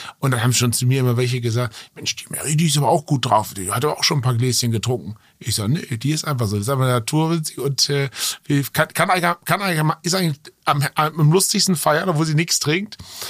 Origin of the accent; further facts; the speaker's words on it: Jork, Lower Saxony, Germany; ich war als Jugendlicher, ich bin in York im alten Land aufgewachsen.